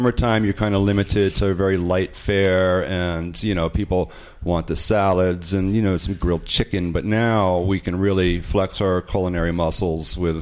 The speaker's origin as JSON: {"language": "English", "region": "Newfoundland and Labrador", "country": "Canada", "tie": "born there", "also_born_or_lived": "France / Germany / United States", "said": "I was born in Newfoundland on a, my father was in the military, so we were stationed up north. And after Newfoundland, we moved to Europe, where I lived in France, I lived in Germany."}